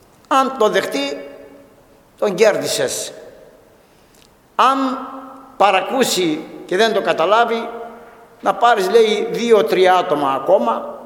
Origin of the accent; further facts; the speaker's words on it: North Aegean, Greece; Εγώ είμαι από Τυχείο, είμαι Χιώτης, από τα βορειόχωρα μάλλον.